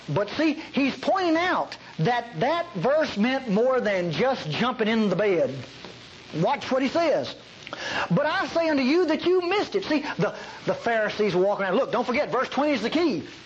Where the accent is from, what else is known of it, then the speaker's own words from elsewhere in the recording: Texas, United States; You know, I mean, God, I'm a Texan. Texans never humble themselves.